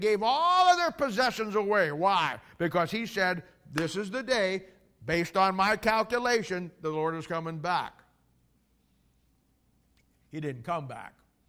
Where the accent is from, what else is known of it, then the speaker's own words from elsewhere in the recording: Canton, Ohio, United States; I'm from Canton, there was a guy up in Akron